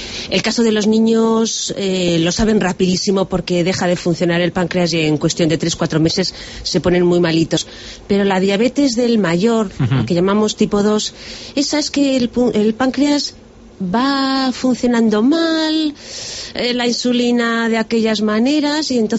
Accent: Burgos, Castile and León, Spain; now in Soria, Spain; yo soy de Burgos, pero en Soria es que la gente vive muchísimos años

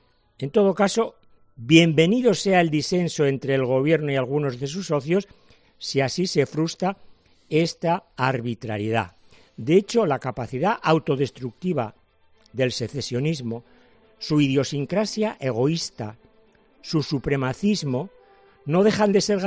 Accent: Basque Country, Spain; Cuando yo voy a mi tierra, que lo hago de vez en cuando, es que no veo ni uno, ni por casualidad.

